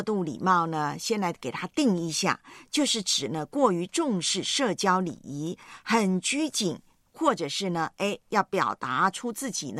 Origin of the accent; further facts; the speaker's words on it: Taiwan; 我回台湾我的老家呢，母会我的教会